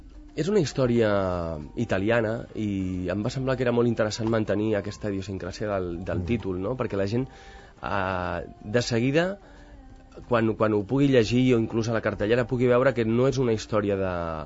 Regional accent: Barcelona, Catalonia, Spain; jo sóc del Raval, però d'entrada, el Raval és el meu poble

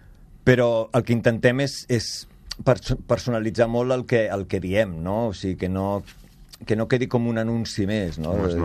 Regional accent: Barcelona, Catalonia, Spain; o sigui, jo sóc de Barcelona. Vull dir, tenim Collserola.

